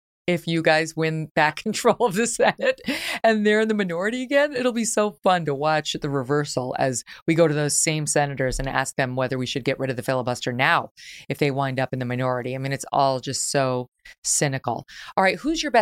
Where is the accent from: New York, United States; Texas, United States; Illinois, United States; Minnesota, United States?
New York, United States; now in Connecticut, United States; in Connecticut now, but I'm following that race closely. I'm into it. I spent most of my 51 years as a New Yorker, not New York City, but some of those years, 20 years in New York City.